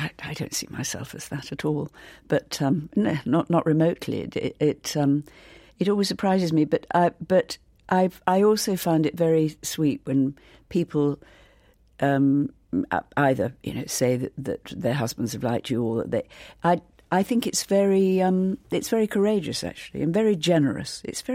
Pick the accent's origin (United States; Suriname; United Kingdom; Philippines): United Kingdom; Yorkshire and the Humber; I grew up in Lincolnshire, northeast Lincolnshire, and that was the centre of my life